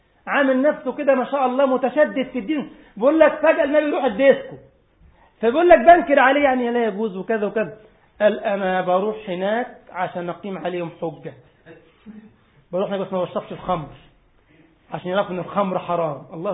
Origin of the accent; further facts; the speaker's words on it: Egypt; والله طبعا كلمة يا واد عندنا في مصر يعني كلمة حب، يعني مش كلمة انتقاص.